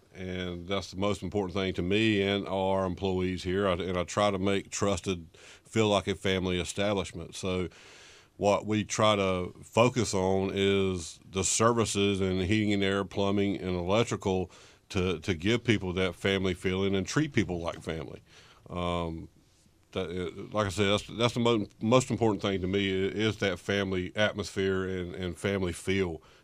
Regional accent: North Carolina, United States; moved away as an adult; You know me, I'm originally from North Carolina, moved here about almost 10 years ago, a couple months from being 10 years anyway.

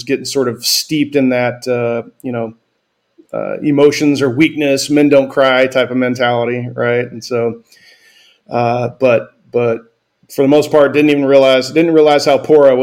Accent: Salem, Oregon, United States; born there; Well, so I was born in Oregon, Salem, Oregon.

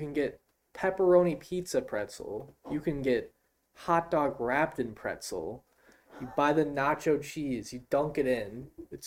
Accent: Wisconsin, United States; I'm gonna say this because I think they already know we're from Wisconsin.

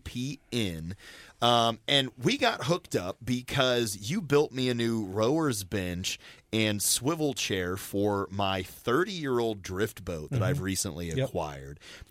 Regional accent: Boise, Idaho, United States; But I was born in Boise, Idaho.

